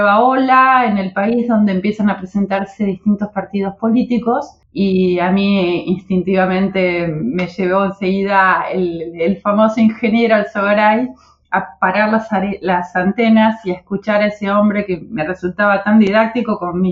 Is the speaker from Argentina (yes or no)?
yes; Argentina; creo que eso también habla de lo que somos nosotros argentinos